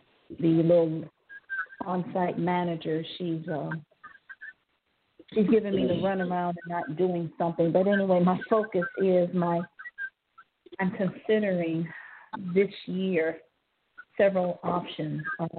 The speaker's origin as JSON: {"language": "English", "town": "Cleveland", "region": "Ohio", "country": "United States", "said": "I'm from Cleveland, Ohio."}